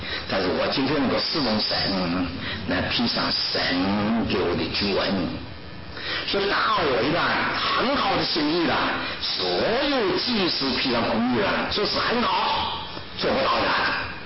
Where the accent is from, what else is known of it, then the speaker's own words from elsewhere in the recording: China; 我们中国人很可怜，中国人啊，在菲律宾，在印度尼西亚，我是中国人；一到美国，我是中国人。